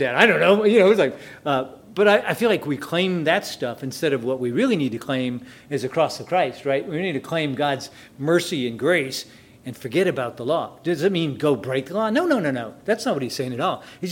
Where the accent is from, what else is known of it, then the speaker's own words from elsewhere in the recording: The Woodlands, Texas, United States; I'm from the Woodlands.